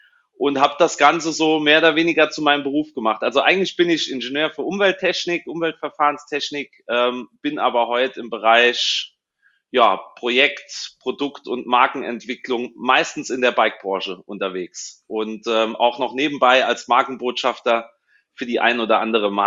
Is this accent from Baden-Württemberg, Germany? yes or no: no; St. Wendel, Saarland, Germany; Ich komme aus der Nähe von St. Wendel im Nordsaarland.